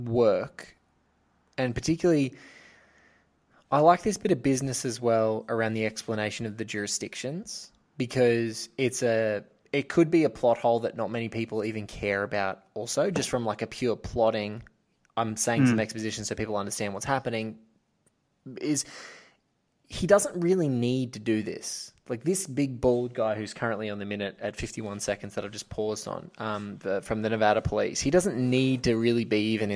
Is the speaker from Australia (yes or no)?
yes; Australia; you're an English guy, I'm an Aussie guy.